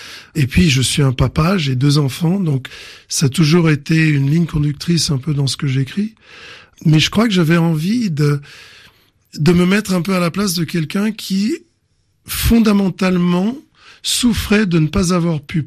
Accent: Romandie, Switzerland; donc de Romandie, où j'ai grandi en Suisse.

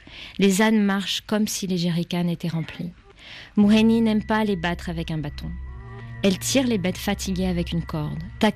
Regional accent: Senegal; quand j'étais petite au Sénégal, j'ai eu des enfants qui m'ont jeté des pierres étant blanche.

